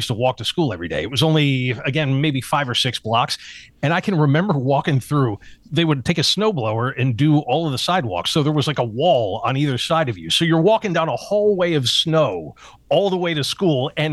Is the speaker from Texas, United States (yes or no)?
no; Kenmore, New York, United States; I grew up in Kenmore, and we ran a pizza restaurant on Delaware Avenue called Pico's.